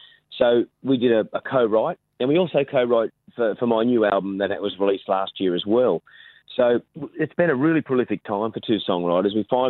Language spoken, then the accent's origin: English; Grafton, New South Wales, Australia; But we started in my hometown last year in Grafton during the Jacaranda Festival